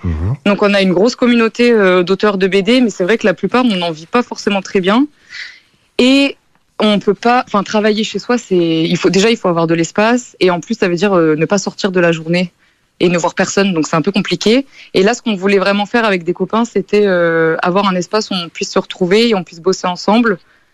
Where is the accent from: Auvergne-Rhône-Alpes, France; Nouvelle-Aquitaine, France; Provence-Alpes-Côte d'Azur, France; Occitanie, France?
Nouvelle-Aquitaine, France; Angoulême; Et là, je viens de rentrer chez moi en Angoulême.